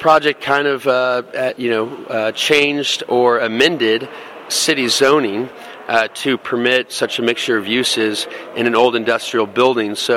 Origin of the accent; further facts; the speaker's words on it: Des Moines, Iowa, United States; Oh, well, actually, so I grew up in Des Moines.